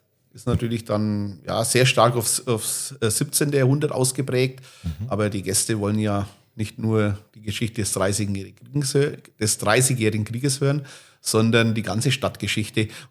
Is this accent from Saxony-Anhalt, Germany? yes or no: no; Dinkelsbühl, Bavaria, Germany; du hast es erwähnt, ich bin 53 Jahre alt und in Dinkelsbühl geboren. Und Dinkelsbühl ist meine Heimatstadt, wie es nicht besser sein kann.